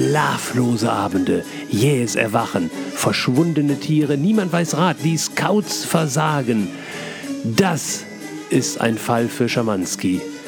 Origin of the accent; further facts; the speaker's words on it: Essen, North Rhine-Westphalia, Germany; Natürlich war ich beim Duisburger Zoo als Essener Kind